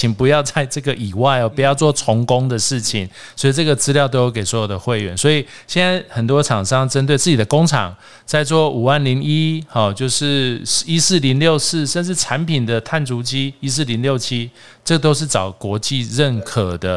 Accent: Taiwan; 那其实我们台湾人不是很喜欢那种面子的问题

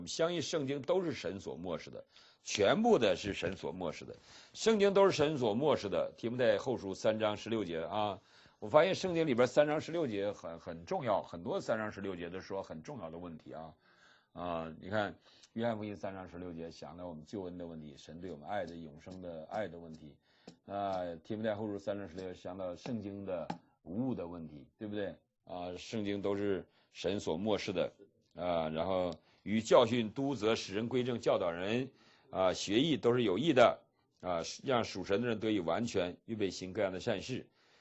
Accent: Heilongjiang, China; 那我黑龙江人，我想黑龙江独立的

